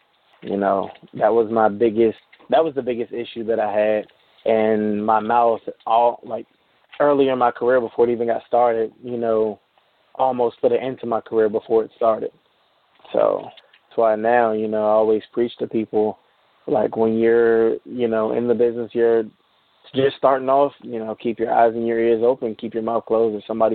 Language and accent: English; Maryland, United States; also born or lived in Washington, D.C.; Many cities in Maryland, D.C., that's pretty much where I've, resided this whole time. And I went to, five different elementary schools.